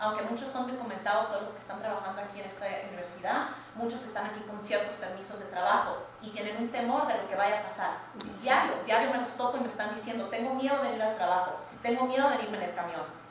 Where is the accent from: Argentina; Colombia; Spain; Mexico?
Mexico; yo soy mexicana